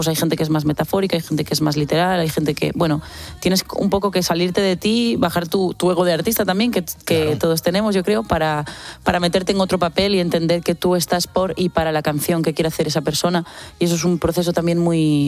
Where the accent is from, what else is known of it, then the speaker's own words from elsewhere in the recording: Pontevedra, Galicia, Spain; siempre como gallega y pontevedresa siempre he estado muy vinculada al mar